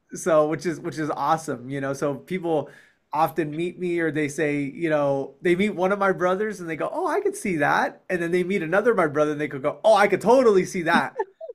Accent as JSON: {"language": "English", "region": "California", "country": "United States", "tie": "born or raised there", "also_born_or_lived": "New York", "said": "Well, I was born in Midtown Manhattan in New York. I'll go back. Moved to California when I was probably around the age of three. So I don't really remember it living there too much. I was really a California kid."}